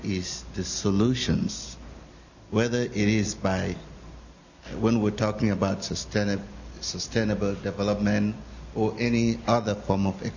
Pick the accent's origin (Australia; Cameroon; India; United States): Cameroon; I'm from Cameroon in Central Africa.